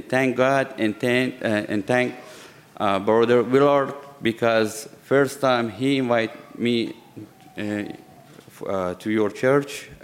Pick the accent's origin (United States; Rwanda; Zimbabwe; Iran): Iran; English is a second language; We are from Iran. We are Persian.